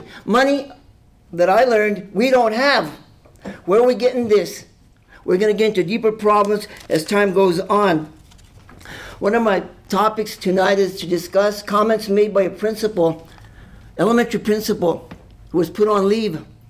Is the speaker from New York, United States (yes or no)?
no; New Mexico, United States; we're from Grant County, New Mexico, not Wyoming. We don't accept that kind of stuff down here.